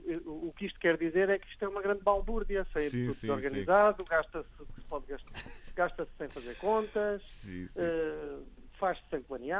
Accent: Porto, Portugal; now in Lisbon, Portugal; Do Porto. Sou do Porto, vivo em Lisboa

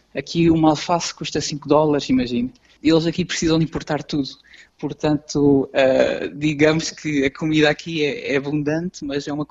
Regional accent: Lisbon, Portugal; eu sou de Lisboa

